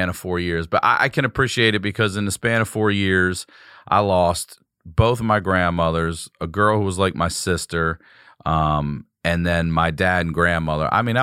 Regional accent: Baltimore, Maryland, United States; Yeah, I'm from Baltimore, and I had field trips there quite often, which all of us would be like, are we for real coming down this?

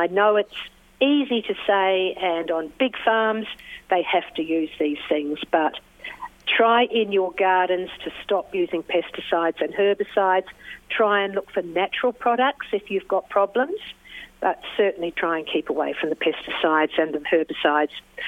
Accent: New Zealand; moved away; I grew up in New Zealand and there were lots of bumblebees when I grew up there. I haven't been living in New Zealand for 40 years

